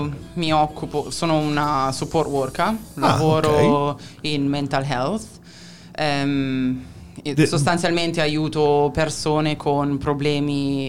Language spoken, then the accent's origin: Italian; Sicily, Italy; born there; now in Bascapè, Italy; io sono nata in Italia, ovviamente, in Sicilia, anche se l'accento non sembra.